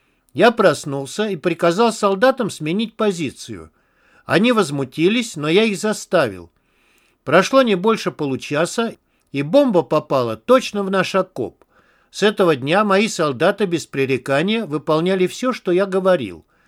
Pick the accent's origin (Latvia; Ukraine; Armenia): Armenia; Goris, Syunik; среди них был пожилой боец из моего родного города Гориса